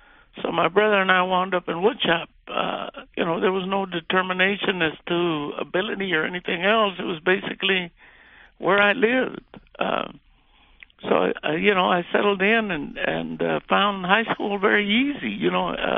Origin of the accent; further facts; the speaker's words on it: Dallas, Texas, United States; born there; And they married and eventually moved to Dallas. I was born in Dallas, Texas. I was the second child born at the hospital.